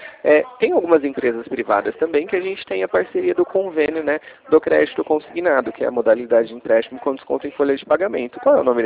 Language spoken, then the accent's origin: Portuguese; Ribeirão Preto, São Paulo, Brazil; Eu sou de Ribeirão.